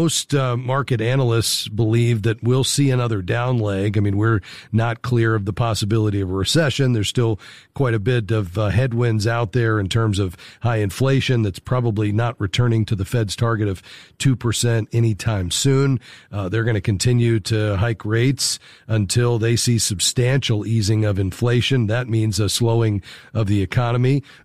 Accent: Florida, United States; Yeah, I understand. I'm from South Florida, so I get that.

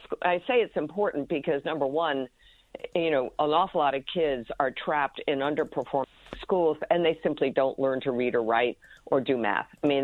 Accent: New York City, New York, United States; it is in my hometown of New York

